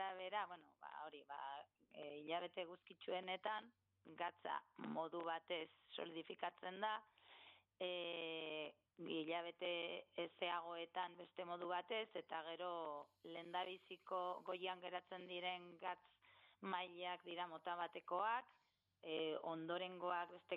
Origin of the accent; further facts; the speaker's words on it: Basque Country, Spain; Ez, ni berez Gezalatz Bailarakoa naiz.